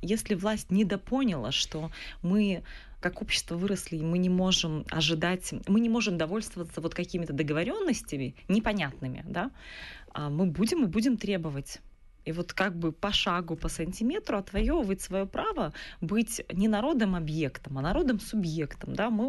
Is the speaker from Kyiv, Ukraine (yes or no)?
no; Yalta, Crimea, Ukraine; born there; Я действительно родилась в Крыму, в Ялте. Мои родители там живут.